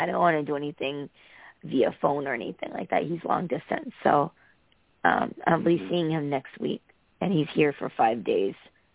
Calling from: Connecticut, United States; from Connecticut.

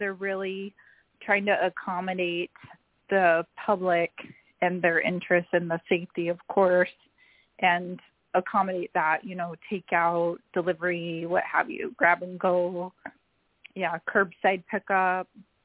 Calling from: Kihei, Hawaii, United States; I am broadcasting from Maui in Kihei, Maui.

